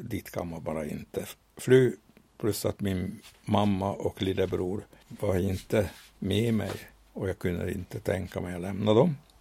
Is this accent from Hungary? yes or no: yes; Hungary; Så här att titta på mig. Här ser du en äkta ungrare. Kolsvart hår. Kort och satt. Jag är som mellaneuropeisk karta.